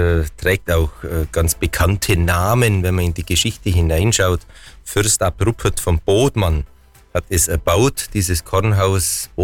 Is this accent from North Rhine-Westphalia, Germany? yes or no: no; Bavaria, Germany; das Getreide hat man ja bis zum Zweiten Weltkrieg oder vielleicht auch noch kurz danach bei uns im Allgäu auch angebaut